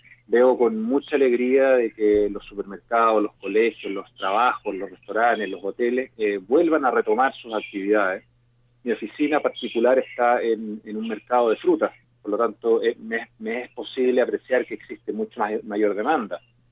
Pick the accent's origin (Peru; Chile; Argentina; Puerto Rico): Chile; para Chile, para el país de donde yo soy